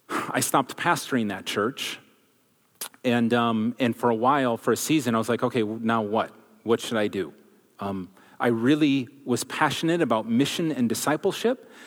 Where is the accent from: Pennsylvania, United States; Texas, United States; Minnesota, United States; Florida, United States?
Minnesota, United States; And it's a Minnesota Canadian thing to say, I guess. So, born and raised in Minnesota, this is hard to believe, but for the first 18 years of my life, I had never met a person